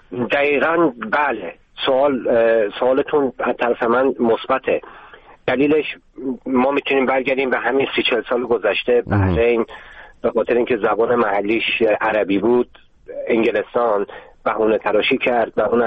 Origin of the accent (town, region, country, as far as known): Tehran, Tehran Province, Iran; born there; first language Azerbaijani; Persian is a second language